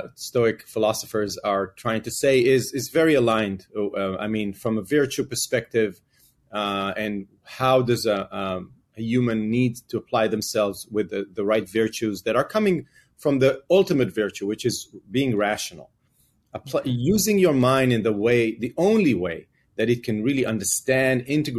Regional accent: Israel; And I grew up in Israel, and I was growing up in a very conservative environment

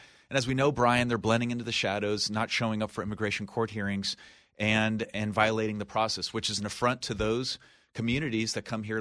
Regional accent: Texas, United States; But for me, as a Texan, when watching the State of the Union, it was a 73-minute speech, and he devoted 70 seconds to this issue.

